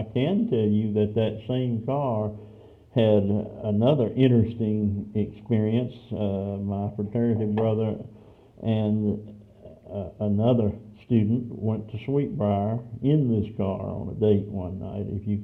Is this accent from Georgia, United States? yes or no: yes; Rome, Georgia, United States; now in Signal Mountain, United States; I still live in the town where I have lived most of my adult life. I grew up in Rome, Georgia.